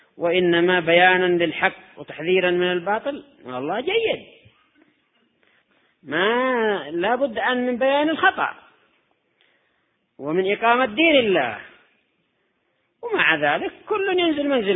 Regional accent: Yemen

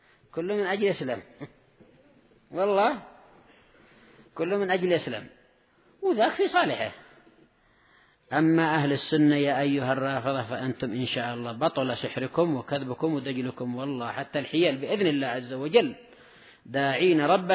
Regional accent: Yemen; عندنا في اليمن

